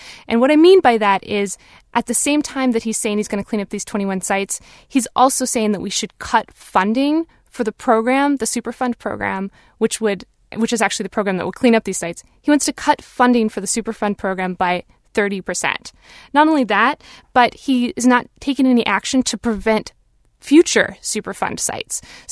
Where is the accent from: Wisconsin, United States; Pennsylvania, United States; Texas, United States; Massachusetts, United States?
Texas, United States; You know, one example from my home state of Texas, just 4 years ago, there was a horrible chemical explosion.